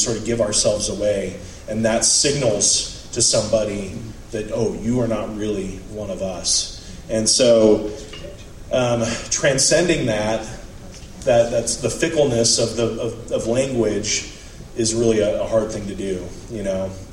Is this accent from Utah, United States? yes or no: yes; Utah, United States; but not my experience growing up in Davis County, Utah.